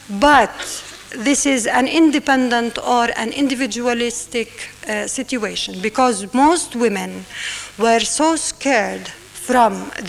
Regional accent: Nablus, Nablus Governorate, Palestine; I'm from Nablus, and I'm a Nablusiya.

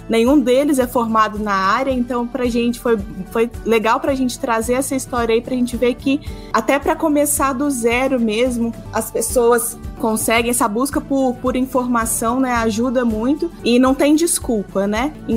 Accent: Minas Gerais, Brazil; Eu que sou aqui do interior de Minas Gerais também, né?

